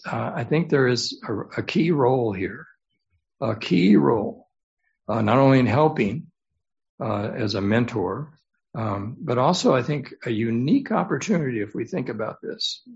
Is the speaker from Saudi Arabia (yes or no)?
no; Phillips, Texas, United States; And I said, well, Nancy, I'm from Phillips, Texas. I was born in Phillips, Texas.